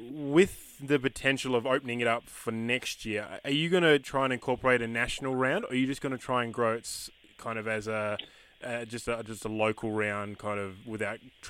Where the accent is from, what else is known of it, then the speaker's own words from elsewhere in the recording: Perth, Western Australia, Australia; hey, I'm from Perth originally, mate. I'm fucking slow as they come.